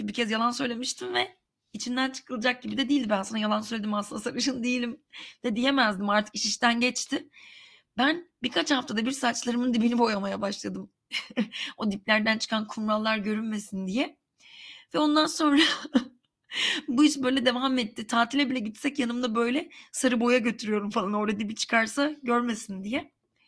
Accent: Karabük, Turkey; Çünkü ben küçükken Karabük'te büyüdüm.

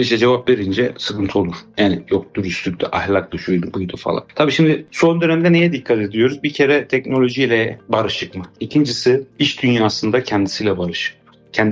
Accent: Gaziantep, Turkey; born there; 1977 Gaziantep doğumluyum.

